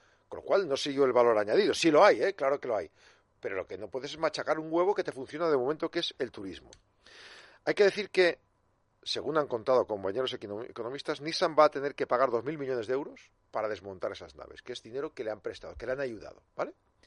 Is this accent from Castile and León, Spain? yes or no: yes; Neila, Castile and León, Spain; En mi pueblo, en Neila, en Burgos, yo no puedo trabajar porque no tengo internet.